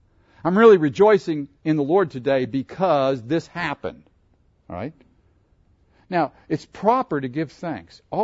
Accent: Pittsburgh, Pennsylvania, United States; Okay, I grew up in Pittsburgh, so I tend to be a Pittsburgh fan.

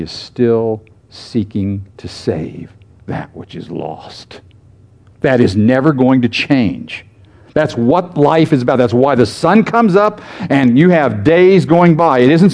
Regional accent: United States; It doesn't matter that I'm American. I still cheer for the Americans when they play games and all the rest of it.

